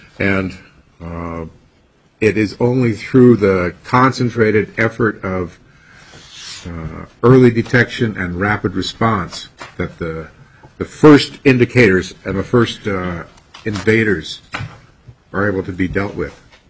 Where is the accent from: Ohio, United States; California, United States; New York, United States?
California, United States; I grew up in California, you know, whose environment has been pretty much overcome by European invaders.